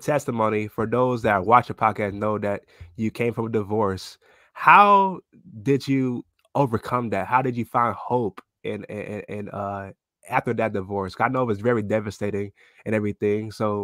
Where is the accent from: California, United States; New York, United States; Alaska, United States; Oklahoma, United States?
California, United States; Los Angeles; now in Delaware, United States; me as a African-American male, also from a poverty area, I grew up in South L.A. In Watts.